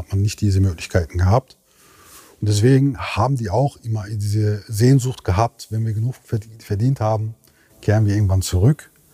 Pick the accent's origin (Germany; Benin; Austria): Germany; North Rhine-Westphalia; born there; now in Bonn, Germany; Ich bin gebürtig aus dem Ruhrpott und wohne jetzt in Bonn. Bin 48 Jahre alt, habe einen Sohn